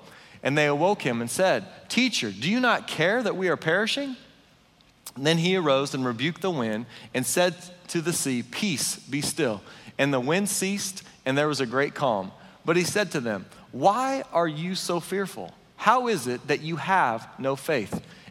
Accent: Kansas, United States; Now, I live in Kansas. I grew up in Kansas. It's windy all the time, nonstop wind.

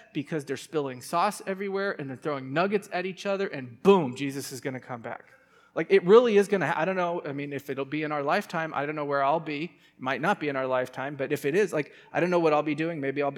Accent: San Francisco, California, United States; I grew up in San Francisco, where the only thing that people grow is for smoking and not eating

